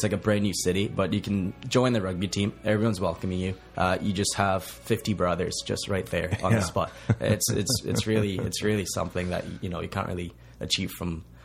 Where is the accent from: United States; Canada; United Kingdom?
Canada; Edmonton, Alberta; I'm from Edmonton, so I played for Rugby Alberta, the provincial representative team.